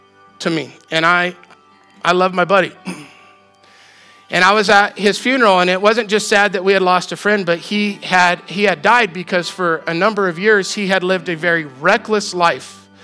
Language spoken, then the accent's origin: English; Colorado, United States; Yesterday, I went on the long drive to my hometown in Southern Colorado